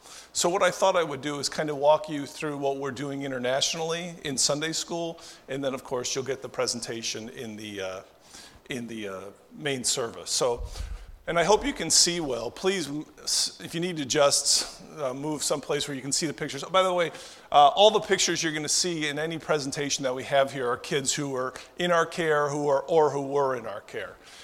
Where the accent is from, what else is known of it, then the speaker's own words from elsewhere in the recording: Clarks Summit, Pennsylvania, United States; So I'm a Pennsylvanian, and I feel uncomfortable here. No, actually. Actually, I grew up in Clark Summit, Pennsylvania, so it's nice to be in the mountains because we have lived in the Midwest for probably pushing close to 30 years now.